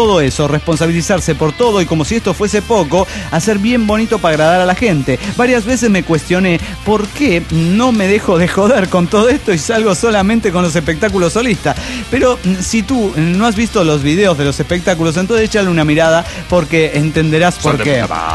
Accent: Monterrey, Nuevo León, Mexico; de Monterrey, Nuevo León, México.

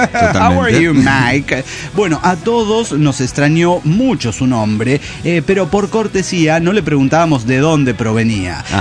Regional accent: Georgia; moved away; yo salí de Georgia en la Unión de Repúblicas Socialistas Soviéticas. Éramos ni televisión teníamos.

